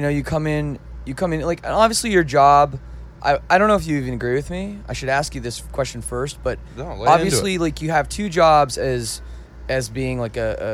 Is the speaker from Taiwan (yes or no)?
no; Canada; I just thought, maybe for me, I'm from Canada.